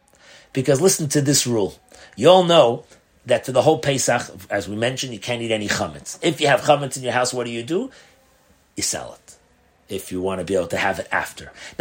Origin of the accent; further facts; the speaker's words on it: Crown Heights, New York, United States; I remember when I was brought up in Crown Heights, even though we used to go to Springfield for Pesach to my grandparents